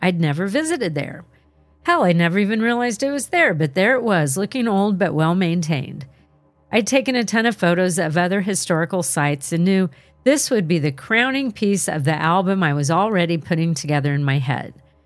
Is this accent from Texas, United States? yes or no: yes; Dallas, Texas, United States; I took this opportunity to reacquaint myself with my hometown. I love that idea. Especially Dallas, there's so much to do there.